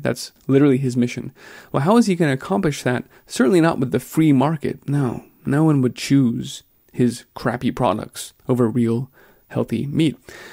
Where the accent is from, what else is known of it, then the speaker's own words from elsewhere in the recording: Texas, United States; And I am from Texas, so I have to say I'm naturally more prone to side with A&M here